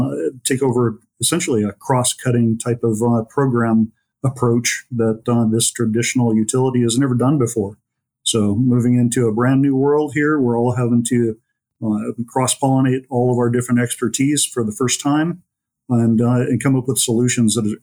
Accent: Homer, Alaska, United States; also born or lived in Glennallen; I grew up here. We came to Nenana outside of Fairbanks back when I was a little kid, and I grew up in Homer and Glen Allen, so graduated high school at Glen Allen

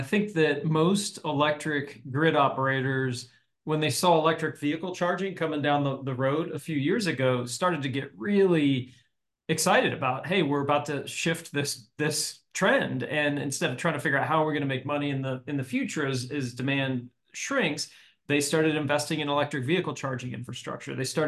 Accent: West Virginia, United States; there aren't many electric vehicles where I grew up in West Virginia.

